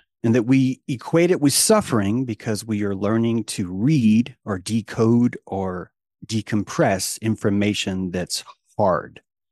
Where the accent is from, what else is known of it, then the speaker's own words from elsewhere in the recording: United States; I'm an American philosopher and practicing sophist.